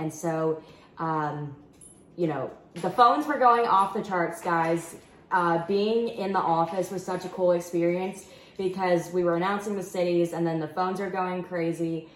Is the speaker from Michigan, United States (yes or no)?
no; Connecticut, United States; if you guys don't know, I'm from Connecticut, so all my people will be there.